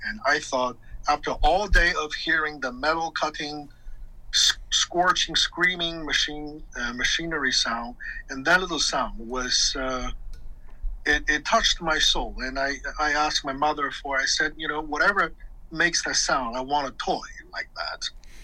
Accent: Qingdao, Shandong, China; now in United States; before that, I studied violin in Qingdao, which is my hometown.

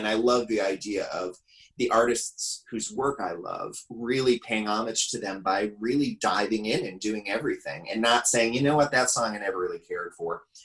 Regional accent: Racine, Wisconsin, United States; I grew up in Racine, Wisconsin. I'm so lucky to have grown up in Racine, Wisconsin for a lot of reasons.

